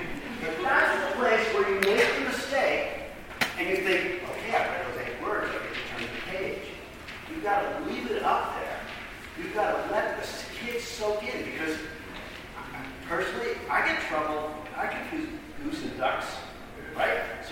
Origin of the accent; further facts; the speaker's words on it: New Jersey, United States; I now live in Pennsylvania. I grew up in New Jersey.